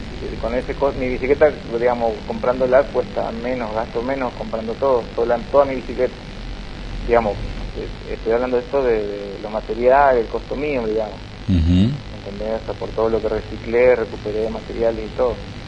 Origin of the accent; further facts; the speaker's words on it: Rosario, Santa Fe, Argentina; also born or lived in Paraná; Sí, a los 8 años en Rosario empecé a correr. Yo nací acá en Paraná, viví en Rosario desde los 6 a los 14.